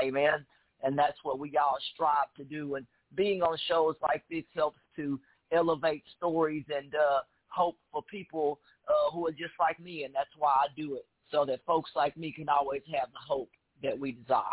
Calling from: Dallas-Fort Worth, Texas, United States; I'm calling from the Dallas-Fort Worth area.

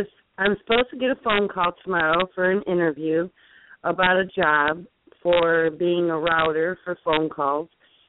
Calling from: Michigan, United States; I'm in Michigan.

